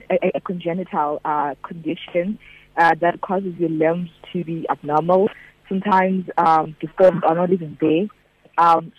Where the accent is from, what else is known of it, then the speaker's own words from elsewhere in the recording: Soweto, Gauteng, South Africa; also born or lived in Eastern Cape; I was raised in Soweto, but I was born in the Eastern Cape. So I actually exist between the two places, which is Soweto as well as the Eastern Cape.